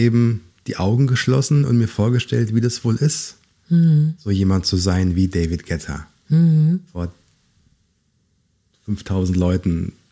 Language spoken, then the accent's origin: German; Langgöns, Hesse, Germany; Ich bin auf dem Dorf aufgewachsen, in Langgöns.